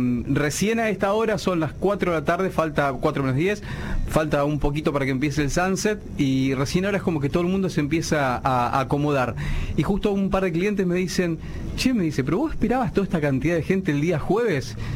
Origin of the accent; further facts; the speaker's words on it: Cañada de Gómez, Santa Fe, Argentina; eso tiene que ver mucho con mi infancia, digamos. Yo nací en Cañada de Gómez